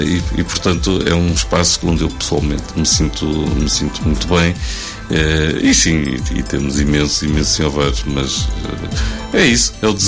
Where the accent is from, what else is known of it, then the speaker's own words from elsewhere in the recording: Ovar, Aveiro, Portugal; born there; falando aqui do centro de Ovar, onde eu nasci